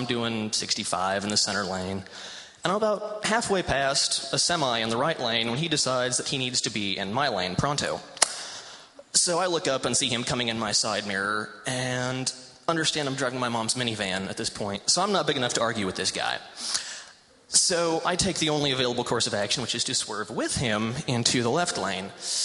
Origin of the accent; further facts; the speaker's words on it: Colorado, United States; I should probably mention that I am from Colorado, and I don't say that so much because I'm very proud of where I was born